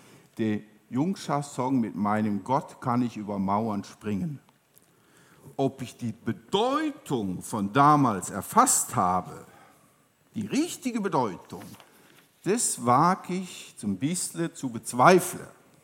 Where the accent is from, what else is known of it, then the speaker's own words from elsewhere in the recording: Cologne, North Rhine-Westphalia, Germany; Ich komme hier oben aus Köln, aus der evangelischen Landeskirche, das ist so mein Background.